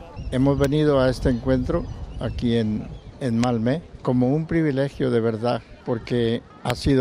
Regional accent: Colombia; now in Stockholm, Sweden; Yo vengo desde Colombia. Pero vivo en Estocolmo, soy católico de pura cepa, de pura raíz, y mi familia y yo disfrutamos de nuestra iglesia católica.

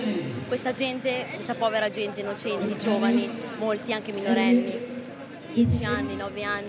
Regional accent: Milan, Lombardy, Italy; ho 18 anni, vengo da Milano.

